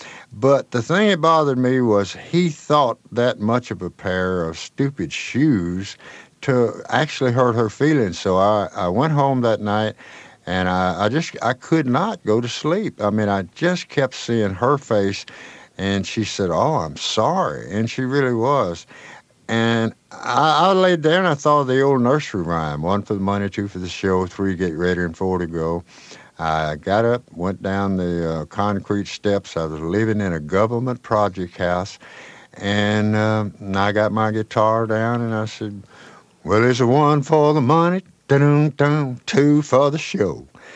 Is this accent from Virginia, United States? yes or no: no; Jackson, Tennessee, United States; I'd seen a few of them around my hometown in Jackson, Tennessee.